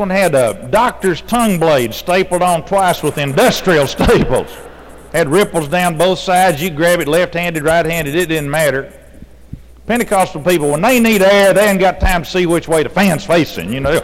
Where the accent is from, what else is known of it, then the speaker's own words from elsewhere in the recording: Texas, United States; See, I grew up in Texas, and we sang God, and they wanted you to sing God, kind of replace it.